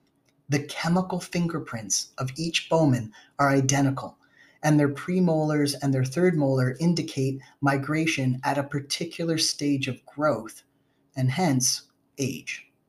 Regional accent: Canada; Like the sacred burial mounds across the river in my hometown here in Canada

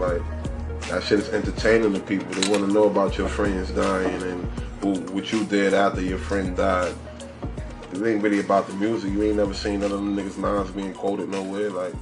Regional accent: New York City, New York, United States; from East New York. You know what I mean? Pink Houses, Brooklyn.

